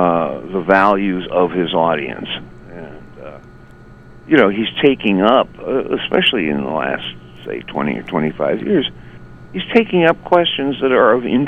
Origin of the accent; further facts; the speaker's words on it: Midwest, United States; even though he's a West Coast guy and I'm come from the Middle West.